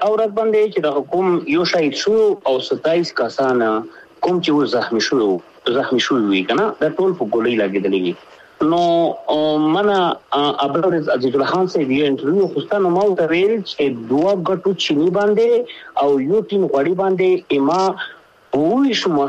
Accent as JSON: {"language": "Pashto", "country": "Pakistan", "said": "مونږ د پاکستان یو پاکستان دې زمونږ دې"}